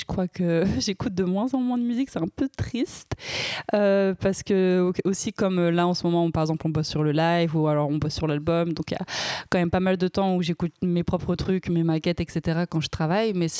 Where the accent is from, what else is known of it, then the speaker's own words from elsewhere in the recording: Lyon, Auvergne-Rhône-Alpes, France; moved away as an adult; now in Paris, France; j'ai 28 ans, je viens de Lyon. J'ai grandi à Lyon jusqu'à 18 ans à peu près. Après, je suis venue à Paris pour faire du son